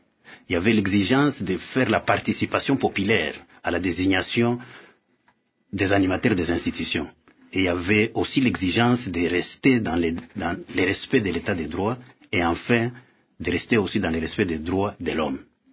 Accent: DR Congo; Mais c'est seulement chez nous, au Congo, là, on accepte des choses comme ça.

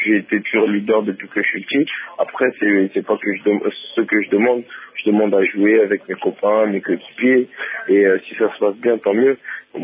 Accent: Republic of the Congo; Mais je suis congolais, et même si je sais que c'est dur

